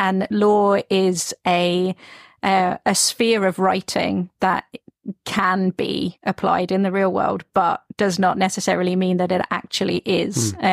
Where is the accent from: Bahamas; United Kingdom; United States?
United Kingdom; England; Yeah, I grew up in England